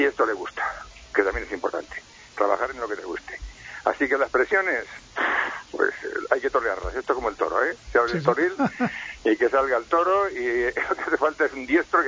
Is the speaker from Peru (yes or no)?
no; Matapozuelos, Castile and León, Spain; Nosotros en mi pueblo, que es un pueblo de Valladolid, aquí se llama Matapozuelos, hay muchos pinares